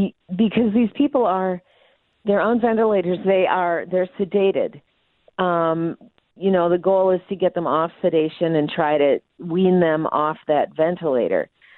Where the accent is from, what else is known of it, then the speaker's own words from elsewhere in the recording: Wisconsin, United States; Didn't matter if I was from Wisconsin, it didn't matter where my license was